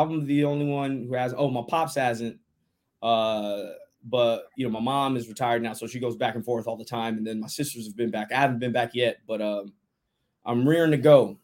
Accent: Los Angeles, California, United States; Yeah, born and raised in Los Angeles.

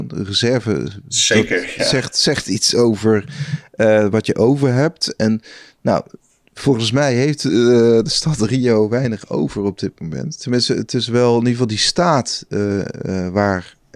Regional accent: Netherlands; als Nederlanders weten we donders goed dat dat spaargeld niks meer oplevert.

